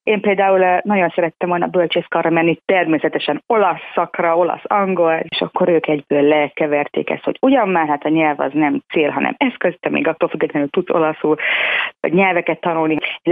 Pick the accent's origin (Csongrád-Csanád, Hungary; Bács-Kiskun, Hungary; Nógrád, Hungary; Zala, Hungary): Csongrád-Csanád, Hungary; Szeged; also born or lived in Budapest; now in Italy; Szegeden születtem, ott nőttem fel, ott jártam egyetemre. Tehát magyarországi viszonylatban ugye egy nagyvárosi közegnek számít, és akkor utána a diploma után kerültem én fel Budapestre, ahol majdnem 10 évig értem